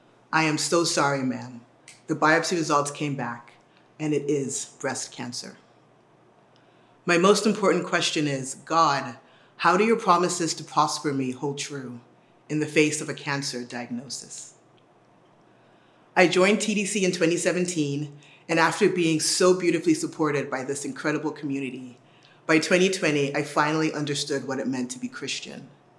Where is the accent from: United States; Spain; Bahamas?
Bahamas; I can't remember if I had to learn it for Sunday school, which I attended sporadically growing up in the Bahamas, or for school, where I took religious knowledge as a core class through the sixth grade.